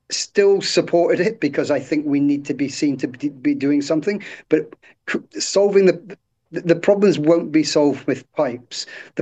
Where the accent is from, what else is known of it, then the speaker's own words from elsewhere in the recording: United Kingdom; So not that all Americans are good, but I'm a Brit.